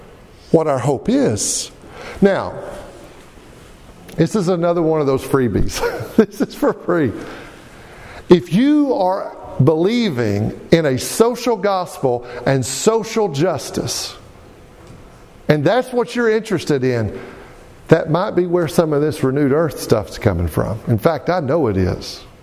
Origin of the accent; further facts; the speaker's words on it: Arkansas, United States; Now, I'm from Arkansas, but I still know the difference between up and down, I think.